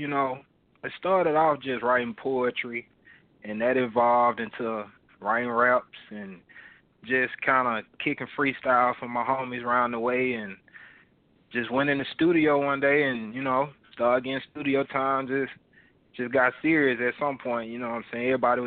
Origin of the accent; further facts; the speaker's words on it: Tuscaloosa, Alabama, United States; where I'm from, Alabama, you know what I'm saying? So that's really what it stands for, King Obama. And I was born and raised in Tuscaloosa. I still, you know what I'm saying, reside in Tuscaloosa.